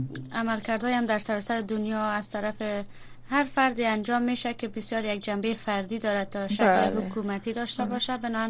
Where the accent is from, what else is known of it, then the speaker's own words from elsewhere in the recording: Herat, Afghanistan; من خودم شخصا از هرات هستم. بنان یک سری معلومات از ولایت هرات دارم.